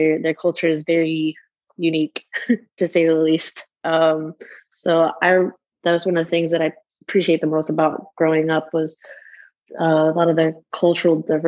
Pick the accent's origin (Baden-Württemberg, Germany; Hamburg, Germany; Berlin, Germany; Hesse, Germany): Baden-Württemberg, Germany; Stuttgart; So I was born in Germany, Stuttgart, Bad Cannstatt. It's about an hour and a half southwest of Frankfurt, near the French and Austrian borders. Spent most of my early childhood there.